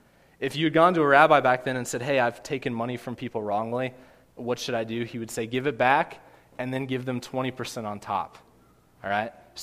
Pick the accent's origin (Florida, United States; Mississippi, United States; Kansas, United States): Kansas, United States; And I grew up in Kansas, so it was good to get a Kansas plate back on my car again.